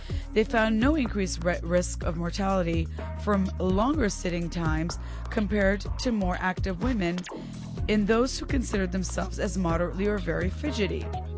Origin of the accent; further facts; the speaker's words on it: Canada; I'm Canadian.